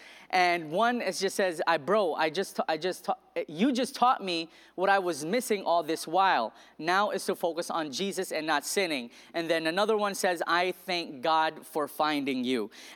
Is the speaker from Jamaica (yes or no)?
no; Philippines; and I'm from the Philippines, and I'm just like, man, I thought the Philippines was poor.